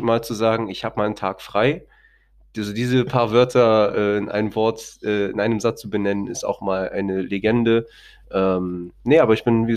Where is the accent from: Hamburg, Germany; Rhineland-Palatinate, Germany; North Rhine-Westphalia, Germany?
Hamburg, Germany; Okay, ja, wir kommen aus Hamburg.